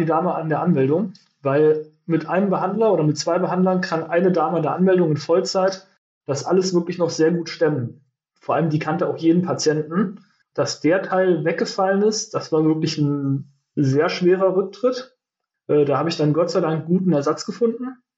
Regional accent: Kassel, Hesse, Germany; Das ist auch mein erster Podcast. Ich komme aus Kassel, beziehungsweise vom Vorort von Kassel.

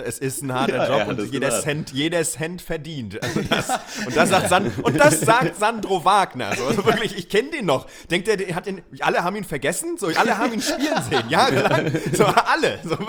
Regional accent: Bremen, Germany; als Bremer

